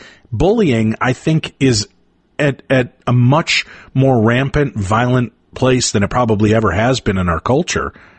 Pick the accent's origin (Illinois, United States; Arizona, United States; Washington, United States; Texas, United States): Illinois, United States; Roselle; I grew up in Illinois, Roselle, Illinois, and I was bullied pretty much from first grade through the middle part of fourth grade, mercilessly.